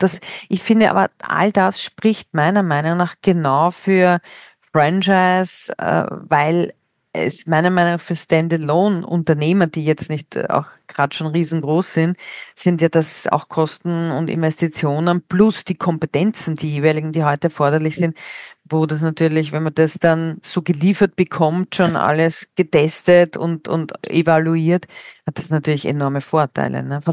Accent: Austria

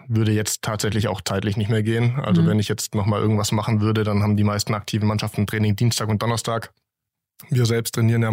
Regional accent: Heumaden, Baden-Württemberg, Germany; Ich bin aufgewachsen in Heumaden, gehört auch zu Sillenbuch, bin da auch zur Schule gegangen.

